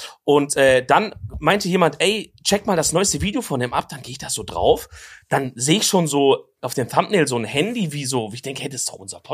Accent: Germany; Verarsche, wir sind doch Deutsche.

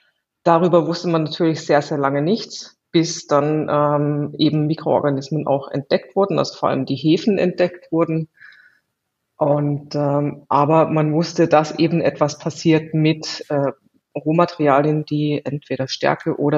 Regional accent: Southern Germany, Germany; ich komme aus Süddeutschland

